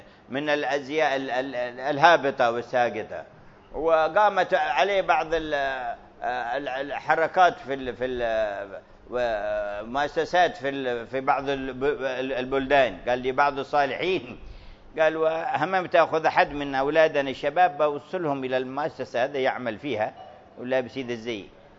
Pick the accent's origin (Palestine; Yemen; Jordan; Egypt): Yemen; Aden; انتشر في فترة ماضية عندنا في عدن